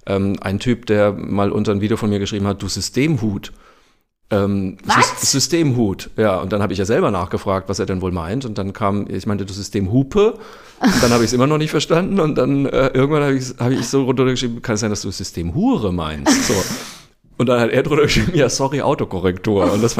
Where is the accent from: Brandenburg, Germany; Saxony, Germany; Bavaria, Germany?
Bavaria, Germany; Zeil; wenn ich durch Zeil meinen Heimatort laufe, ist selbstverständlich mein Mann mit dabei